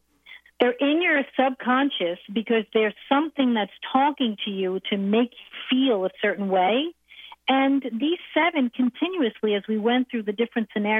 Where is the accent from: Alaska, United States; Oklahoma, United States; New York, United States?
New York, United States; But I grew up in New York. I moved to Pennsylvania to go to school.